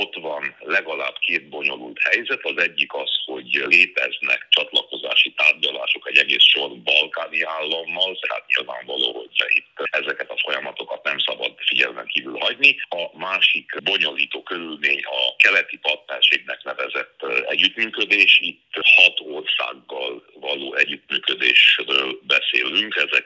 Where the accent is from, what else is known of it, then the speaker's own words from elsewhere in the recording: Transylvania, Romania; Mi otthon Erdélyben emlékezünk, nem olyan rég, 15 évvel ezelőtt történt meg az Európai Uniós csatlakozásunk